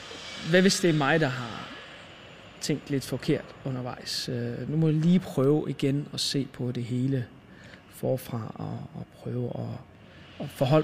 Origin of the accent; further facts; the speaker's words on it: North Denmark Region, Denmark; jeg er vokset op i Thy, langt væk fra islamisme